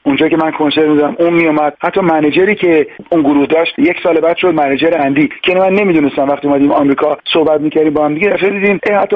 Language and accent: Persian; Tehran, Tehran Province, Iran; moved away as an adult; now in Boston, United States; در تهران به دنیا اومدم و همونجا هم بزرگ شدم.